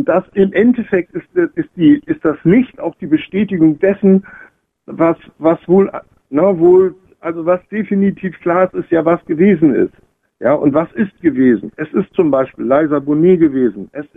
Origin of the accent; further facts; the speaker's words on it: Kiel, Schleswig-Holstein, Germany; Ich komme aus Kiel